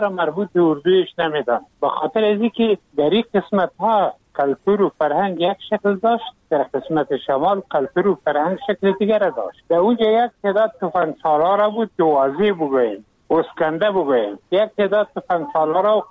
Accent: Afghanistan; اگر ما واقعا افغان هستیم، از هر قوم از هر نسل که هستیم ما افغان هستیم

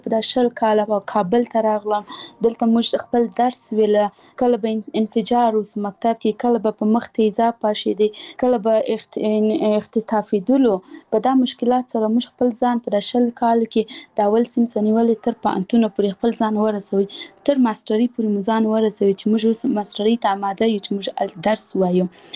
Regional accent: Paktia, Afghanistan; اول زه خپل خپل د پکتیا ولایت یم، زه د یو کلی یم،

